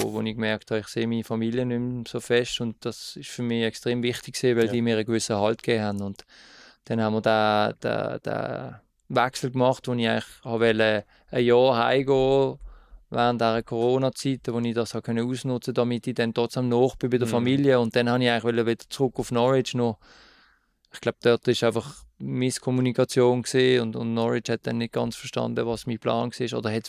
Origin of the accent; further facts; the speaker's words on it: Basel, Basel-Stadt, Switzerland; Es war nicht so einfach gewesen, dort als Basler.